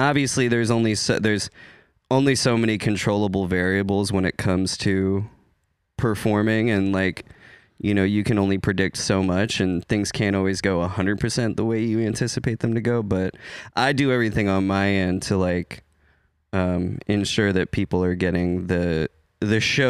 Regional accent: Hillsboro, Oregon, United States; also born or lived in Beaverton / Tigard; I was born in Hillsborough and kind of moved around as a kid, mostly through like the kind of like Washington County area of like Beaverton, Tigard, ultimately ending up back in Hillsborough and kind of growing up there a majority of my my school years

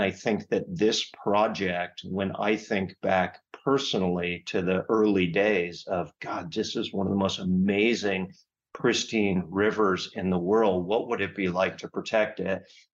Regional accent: United States; I'm an American who now lives and works primarily in the U.S.

